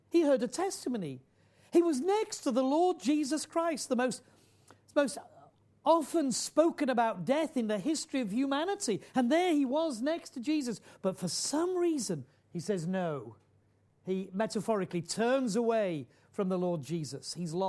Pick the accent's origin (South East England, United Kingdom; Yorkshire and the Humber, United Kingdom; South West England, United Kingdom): Yorkshire and the Humber, United Kingdom; And I am a Yorkshireman.